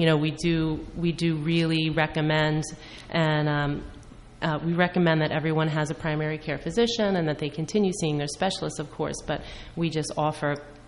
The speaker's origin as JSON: {"language": "English", "region": "New Jersey", "country": "United States", "tie": "born or raised there", "said": "But I was raised in Hunterdon County. I'm raising three children in Hunterdon County right now, and I went to Hunterdon Central High School many, many moons ago."}